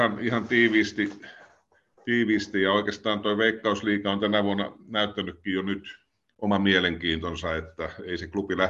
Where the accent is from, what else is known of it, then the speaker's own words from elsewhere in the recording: Seinäjoki, South Ostrobothnia, Finland; born there; itse kun olen syntynyt Seinäjoella